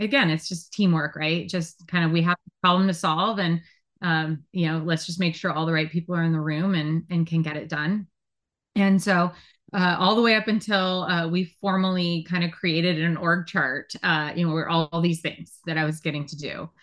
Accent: California, United States; So because I was from the Silicon Valley and Apple Computer was literally born like less than a couple miles from my parents' house, I had a lot of computer experience as compared to my peers.

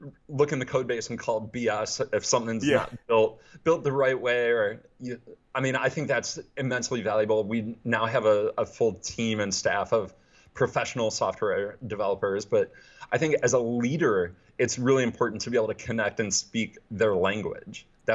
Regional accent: Midwest, United States; But while I grew up in the Midwest, went to school at a Big Ten school, University of Illinois, studied accounting and finance.

